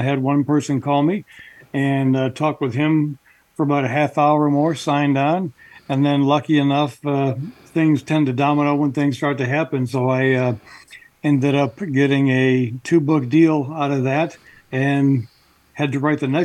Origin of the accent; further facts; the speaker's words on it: Illinois, United States; also born or lived in Richmond, Virginia; I was born in Richmond, Virginia, a long time ago, back in 1960. And then, you know, my parents moved around and so forth, job transfers and that kind of thing. And then ended up here living in Illinois from about 69 to 79, graduated high school.